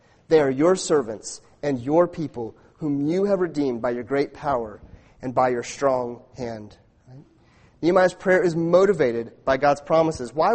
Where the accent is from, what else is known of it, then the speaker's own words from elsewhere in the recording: Arizona, United States; I grew up in Arizona, and my dad took me to fish below Hoover Dam